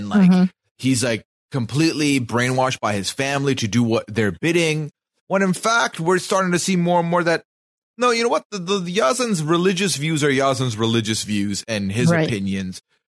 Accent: Dubai, United Arab Emirates; because I grew up in the Middle East. I was born and raised in Dubai.

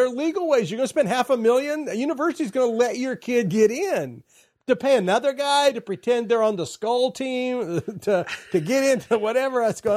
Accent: Watts, California, United States; the African-Americans I know growing up in Watts don't have the same opportunity.

